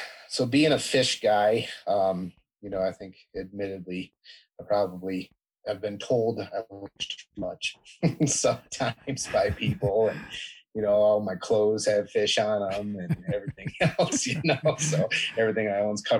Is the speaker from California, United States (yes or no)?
no; Michigan, United States; And, you know, a lot of that comes from just growing up in Michigan.